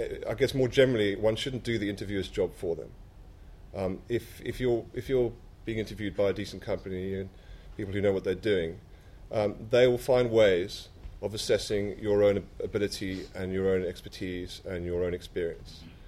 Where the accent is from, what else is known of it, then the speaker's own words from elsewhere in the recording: South Africa; I'm South African, so...